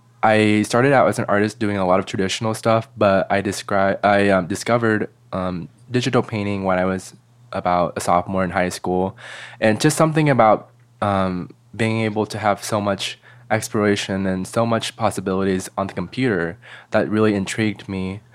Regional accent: Vietnam; So I think it's definitely a mix of where I came from Vietnam

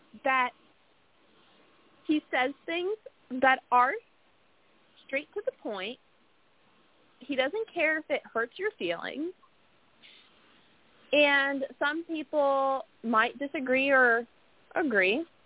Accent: Florida, United States; I was born in Florida, always lived here.

